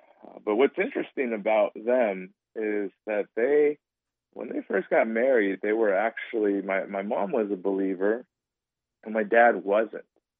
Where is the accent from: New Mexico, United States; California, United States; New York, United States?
California, United States; Cupertino; I grew up in a town called Cupertino, which is quite significant now because it is the home of Apple.